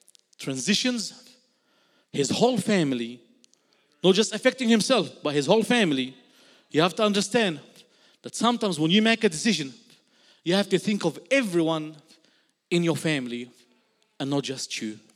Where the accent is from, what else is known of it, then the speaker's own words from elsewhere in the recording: Egypt; now in Australia; when Kyle came from South Africa, he experienced a different culture, guaranteed, like I did when I came from Egypt.